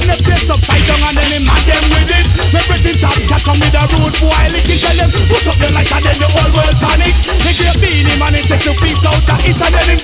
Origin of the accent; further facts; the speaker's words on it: England, United Kingdom; England, me born and after England, me live.